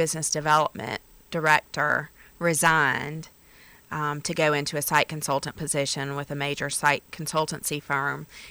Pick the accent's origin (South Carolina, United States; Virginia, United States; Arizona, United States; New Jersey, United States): South Carolina, United States; also born or lived in Florida; Well, I was born in Florida, but I got to South Carolina before my second birthday, so I just kind of claim South Carolina.